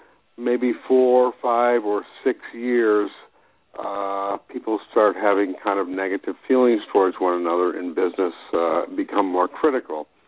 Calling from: Maine, United States; from Maine.

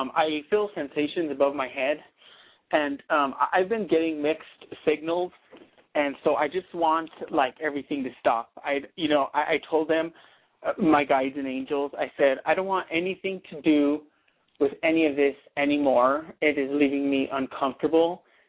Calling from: New Mexico, United States; I'm calling from New Mexico.

